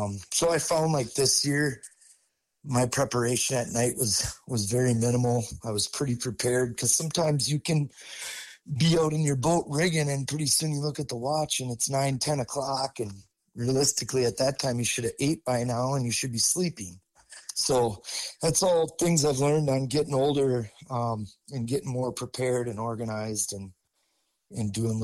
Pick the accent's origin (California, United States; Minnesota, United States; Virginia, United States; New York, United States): Minnesota, United States; kind of bring our knowledge, us growing up in Minnesota, more Mississippi River.